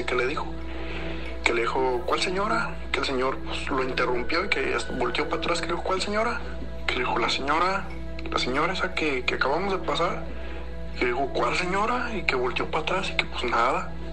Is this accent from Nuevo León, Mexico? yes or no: no; Porvenir, Michoacán, Mexico; now in United States; Somos del estado de Michoacán, de Porvenir, Michoacán.